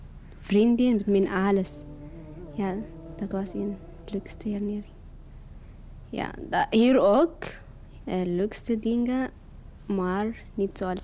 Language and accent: Dutch; Eritrea; Dutch is a second language; now in Belgium; Ik ben 15 jaar, bijna 15 jaar. Ik ben uit Eritrea en ik ben hier 1 jaar en 6 maanden, hier in België.